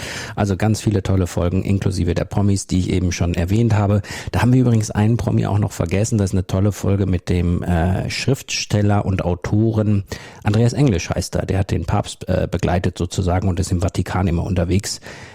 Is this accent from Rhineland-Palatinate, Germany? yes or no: no; North Rhine-Westphalia, Germany; der Kreis Soest, das ist mein Heimatort sozusagen